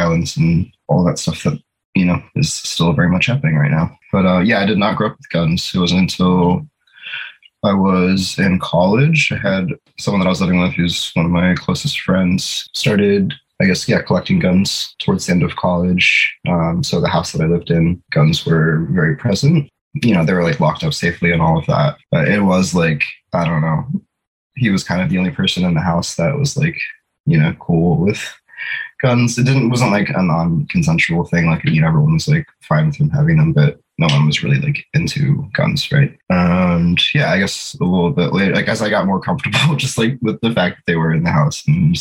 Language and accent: English; Maryland, United States; also born or lived in Washington, D.C.; now in Philadelphia, United States; I grew up in Maryland, D.C.